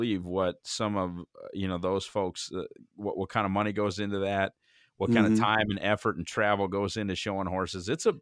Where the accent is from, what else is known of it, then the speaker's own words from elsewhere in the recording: North Dakota, United States; I am from the plains of North Dakota.